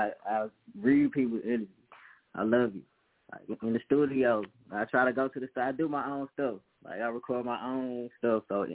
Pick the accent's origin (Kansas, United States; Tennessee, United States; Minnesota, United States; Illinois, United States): Tennessee, United States; Memphis; Yeah, I'm from Memphis, so Memphis is rough.